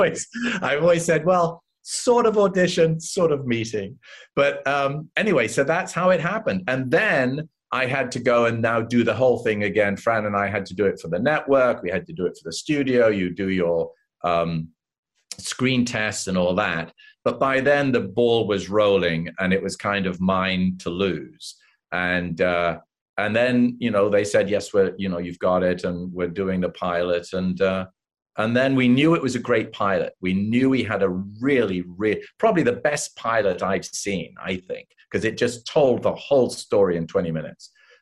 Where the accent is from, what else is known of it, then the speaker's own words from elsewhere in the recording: United Kingdom; she came from Queens, I came from Britain.